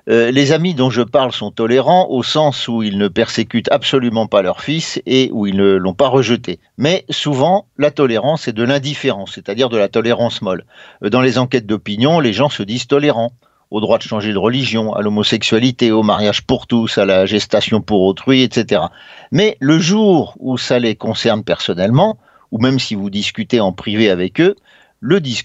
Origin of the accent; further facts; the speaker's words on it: France; Mais chez nous, en France, quand dans une famille